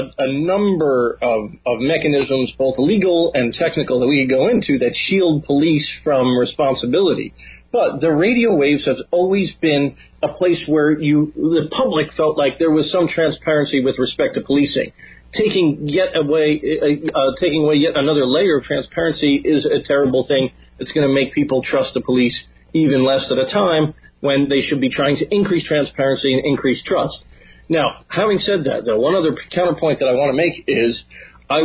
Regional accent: United States

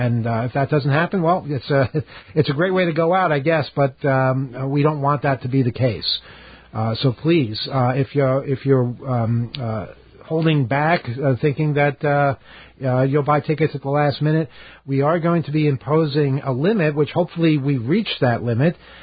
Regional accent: Queens, New York, United States; I grew up in Queens, too.

